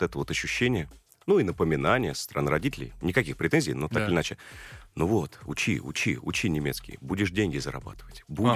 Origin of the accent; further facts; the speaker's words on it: Moscow, Russia; born there; родился в Москве, как раз в Останкино родился.